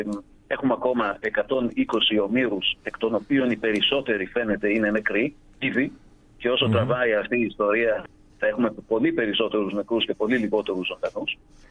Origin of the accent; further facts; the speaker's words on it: Greece; Εγώ μεγάλωσα στην Ελλάδα την εποχή της 7 ετίας.